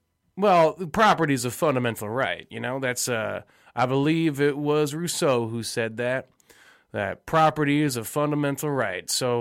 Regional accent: Florida, United States; Well, I was born and raised in Florida, of course, greatest state in the nation.

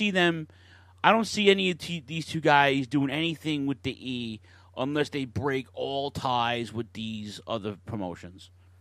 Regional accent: New York, United States; That's why we're from New York, people. That's what we do.

